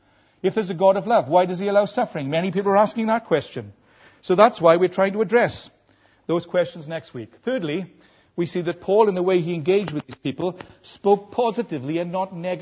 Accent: Merthyr Tydfil, Wales, United Kingdom; perhaps when I was growing up in Merthyr Tydfil

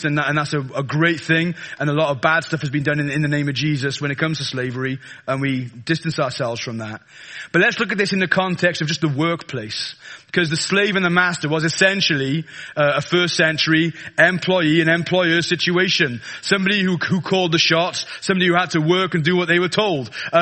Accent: Wales, United Kingdom; Because there's only 3 points, because I'm Welsh.

